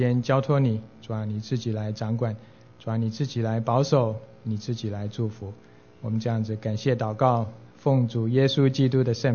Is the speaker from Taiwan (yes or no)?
no; China; 我们中国人